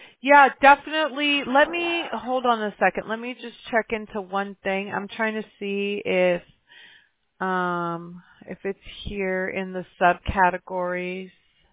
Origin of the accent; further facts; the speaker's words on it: Mobile, Alabama, United States; born there; and I was born in Mobile, Alabama, so I'm familiar with the South and how things work